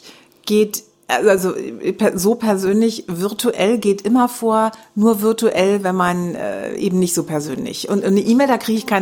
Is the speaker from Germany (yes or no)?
yes; Germany; wenn ich jetzt als Deutscher, nehmen wir mal einen nicht perfektem Englisch irgendwo anrufe, ist das schlecht für mich?